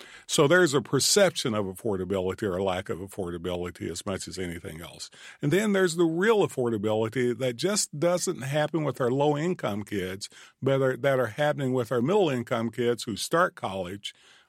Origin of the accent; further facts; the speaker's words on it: Manchester, Kentucky, United States; starting off the listening tour of my hometown of Manchester and talking with the community members there